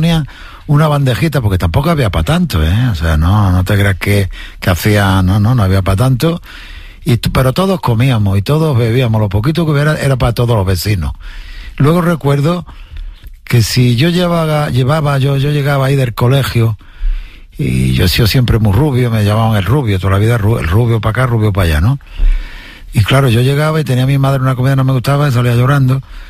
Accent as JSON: {"language": "Spanish", "town": "Jerez de la Frontera", "region": "Andalusia", "country": "Spain", "tie": "born there", "said": "la mía la he tenido toda la vida a 12 kilómetros de donde nací, en Jerez de la Frontera. He tenido el puerto de Santa María, o sea, muy cerquita. Y luego, bueno, pues tengo casa en Chipiona y es donde veraneo todos los años"}